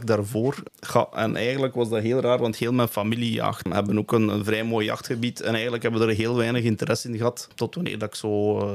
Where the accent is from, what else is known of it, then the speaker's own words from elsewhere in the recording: Flanders, Belgium; Ik ben afkomstig uit Wouwbrechtegem. Ik ben geboren in het jaar 1987.